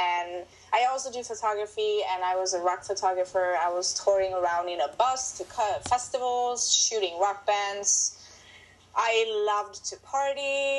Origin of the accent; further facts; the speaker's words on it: Sweden; now in New York, United States; Well, I'm from Sweden. I've been in New York for about 2 years.